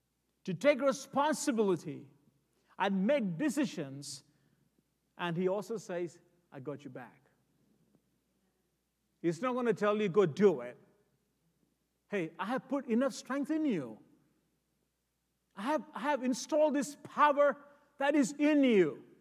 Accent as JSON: {"language": "English", "country": "India", "tie": "born or raised there", "also_born_or_lived": "Texas", "moved": "as an adult", "lives_now": "Boston, United States", "said": "I was born and raised in India. I was a stutter boy. I stuttered all my life until age 23. God changed my life and He healed me. Took me to Texas. Now I'm in Boston"}